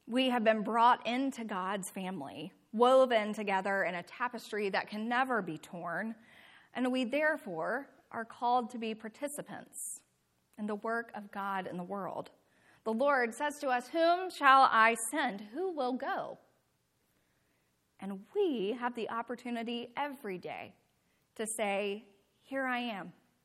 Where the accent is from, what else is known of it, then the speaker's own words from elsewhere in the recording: Alabama, United States; I am from Alabama. I am an Alabama football fan.